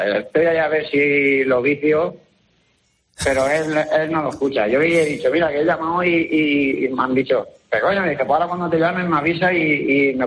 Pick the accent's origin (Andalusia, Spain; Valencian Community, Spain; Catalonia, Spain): Valencian Community, Spain; Sax; Yo soy de Sax, pero estoy en otro pueblo trabajando.